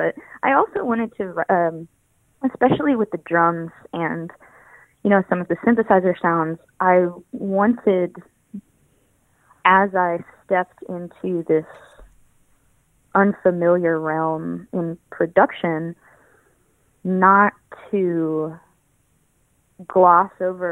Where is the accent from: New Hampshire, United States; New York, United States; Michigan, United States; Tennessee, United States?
Tennessee, United States; Memphis; because I grew up in Memphis wanting to just make songs that fulfilled me